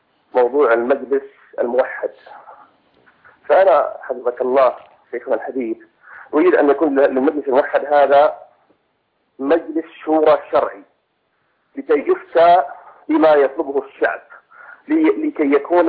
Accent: Syria; بلدنا سوريا

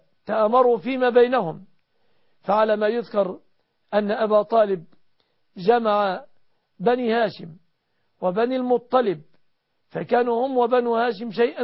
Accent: Egypt

